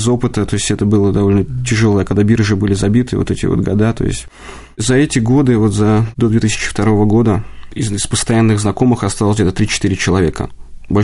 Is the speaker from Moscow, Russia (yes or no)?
yes; Moscow, Russia; Родился я в Москве в 80-м году. Рос без отца, одна мама растила